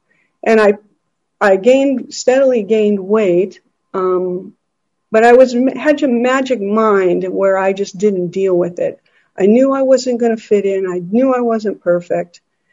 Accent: Montana, United States; I grew up in Montana. I never felt like I belonged.

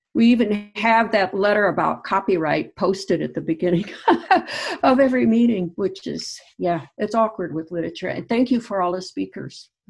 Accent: Chicago, Illinois, United States; I'm from the Chicago area.

